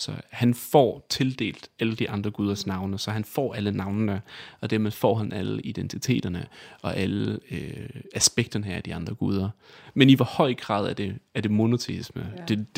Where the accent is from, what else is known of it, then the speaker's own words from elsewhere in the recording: Italy; Jeg er vokset op i Italien